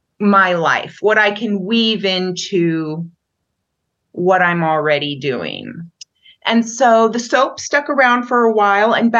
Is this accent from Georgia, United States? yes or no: no; Wrangell, Alaska, United States; Again, back to growing up in Alaska. Growing up in Alaska, you learn how to capitalize on tourism from a very early age.